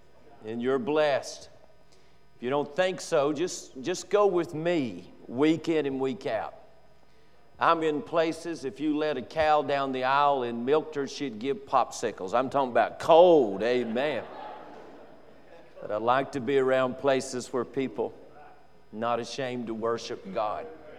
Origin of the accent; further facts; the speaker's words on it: Boone, North Carolina, United States; I grew up in Boone